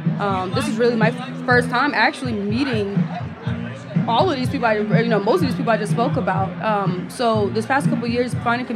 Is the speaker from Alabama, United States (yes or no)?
no; Charleston, South Carolina, United States; You know, I'm from Charleston again, so we eat a lot of rice.